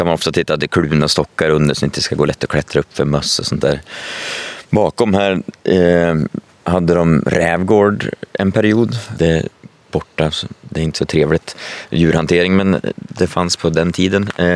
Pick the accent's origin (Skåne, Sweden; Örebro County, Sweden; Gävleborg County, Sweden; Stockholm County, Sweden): Gävleborg County, Sweden; Vi är inte födda här i Järvsö någon av oss, men från liknande ställen i Hälsingland